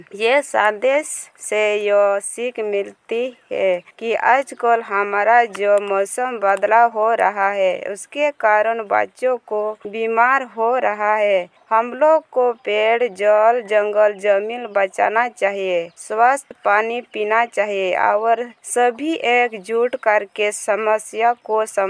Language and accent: Hindi; Khajudangal, India; ग्राम खजुडंगल प्रखंड पकड़ियों की रहने वाली हूँ।